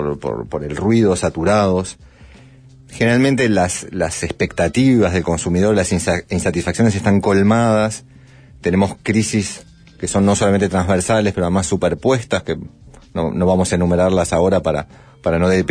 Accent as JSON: {"language": "Spanish", "country": "Uruguay", "tie": "born or raised there", "said": "me acuerdo de cuando era chico en Uruguay"}